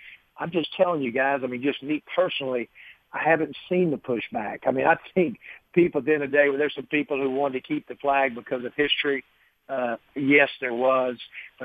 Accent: Mississippi, United States; even as a young guy growing up in Mississippi, you know, and I was in, I think, in the third and fourth grade.

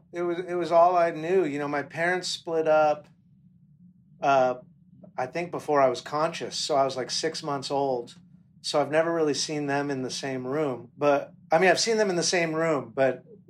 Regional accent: Kihei, Hawaii, United States; yeah, I grew up in Kihei mostly. I went to Kihei school.

